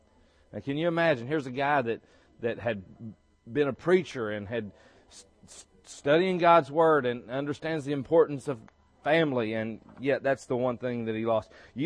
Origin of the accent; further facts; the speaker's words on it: Alabama, United States; now in Texas, United States; I came from Alabama to Texas, and we brought a group from Alabama here